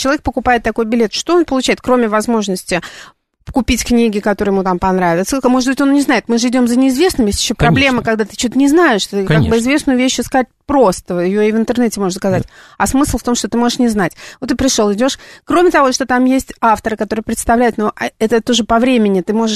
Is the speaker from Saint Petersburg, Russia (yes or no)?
yes; Saint Petersburg, Russia; Я из Петербурга. У нас другой гостиный двор.